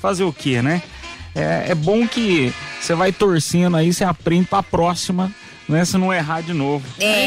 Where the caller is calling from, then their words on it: São Paulo, Brazil; Aqui quem fala é … não sei se eu posso falar, Zona Leste de São Paulo.